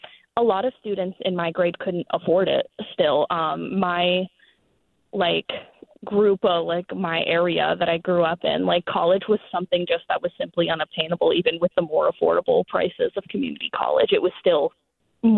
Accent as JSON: {"language": "English", "town": "Jackson", "region": "Maine", "country": "United States", "tie": "born or raised there", "said": "I grew up about a mile down a dirt road in the middle of nowhere, Maine. I grew up in Jackson, Maine, if most people even know where that is."}